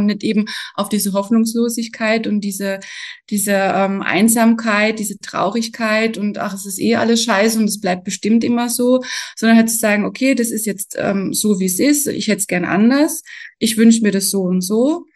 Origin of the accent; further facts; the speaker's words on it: Germany; now in Austria; also ich bin zum Beispiel anfangs aus Deutschland nach Österreich gekommen und habe dann geglaubt, ach, hier wird alles anders, ja.